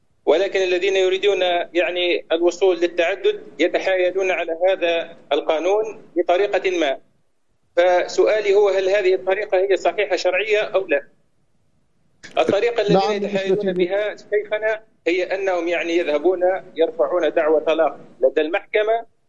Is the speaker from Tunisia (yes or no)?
yes; Tunisia; طيب أنا يعني من تونس